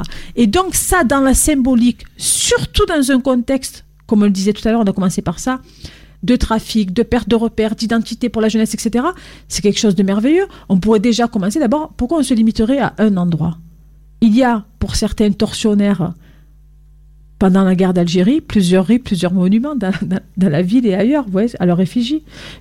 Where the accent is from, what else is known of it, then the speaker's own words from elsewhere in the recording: France; born there; Je suis née en France.